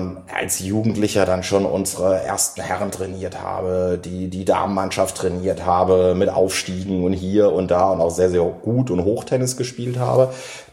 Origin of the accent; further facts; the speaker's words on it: Heidelberg, Baden-Württemberg, Germany; ich komme aus Heidelberg ursprünglich und kenne den Kraichgau eigentlich wie meine Westentasche.